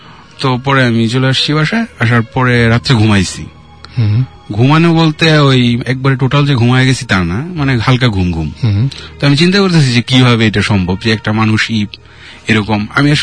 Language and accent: Bangla; Mymensingh, Mymensingh Division, Bangladesh; also born or lived in Tangail; আমার বাড়ি ময়মনসিং হওয়ার পরে আমি টাঙ্গাইল থাকতাম